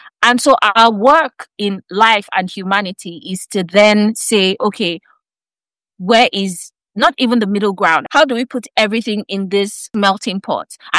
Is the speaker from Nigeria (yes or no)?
yes; Nigeria; So, for example, Moyo, like we're both Nigerian women, but even on this call, we're deeply, deeply different in many ways.